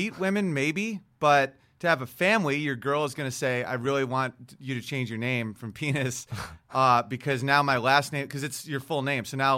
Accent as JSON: {"language": "English", "country": "United States", "said": "But I'm American through and through, and I don't want to leave this country."}